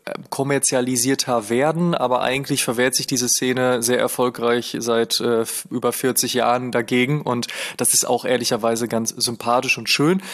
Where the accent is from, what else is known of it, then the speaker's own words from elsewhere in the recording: Oelde, North Rhine-Westphalia, Germany; Ich komme aus einer Kleinstadt namens Oelde. Ich sage immer gerne, das liegt im Dreieck zwischen Münsterland, Ruhrgebiet und Bielefeld.